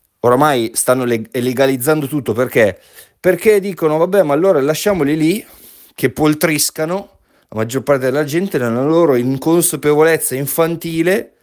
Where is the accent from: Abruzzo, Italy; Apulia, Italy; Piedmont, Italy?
Piedmont, Italy; now in United States; io sono venuto qua in America, io vengo dalla Valsesia, dalle montagne della Valsesia in Piemonte, sono cresciuto rugged, vuol dire sono cresciuto molto molto in modo selvaggio